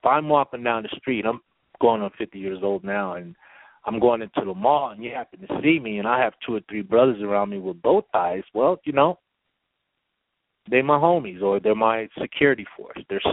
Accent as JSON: {"language": "English", "region": "California", "country": "United States", "tie": "born or raised there", "said": "because I was raised in the Bay Area, which is like the multicultural place in the United States."}